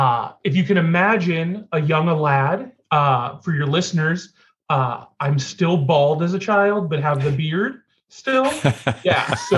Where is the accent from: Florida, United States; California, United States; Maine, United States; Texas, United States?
Florida, United States; West Palm Beach; Oh, wow. I grew up in West Palm.